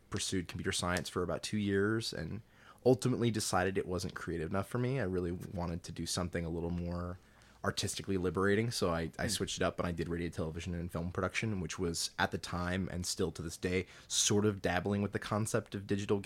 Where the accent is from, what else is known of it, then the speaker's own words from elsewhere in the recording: Louisiana, United States; I grew up in South Louisiana, which there are no game studios to speak of in South Louisiana still to this day.